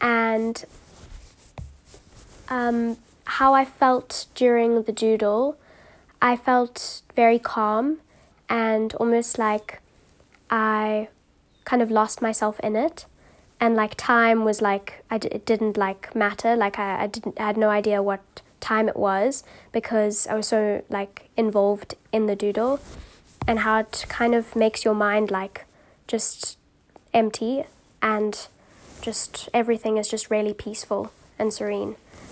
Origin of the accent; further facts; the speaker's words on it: Cape Town, Western Cape, South Africa; I'm from Cape Town.